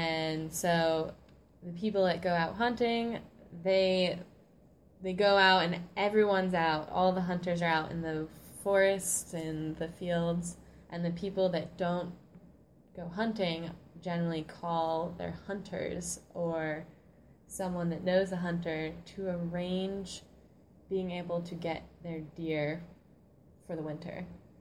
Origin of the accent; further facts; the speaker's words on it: Pennsylvania, United States; I'm from Upper Blackkenny, Pennsylvania, in the United States.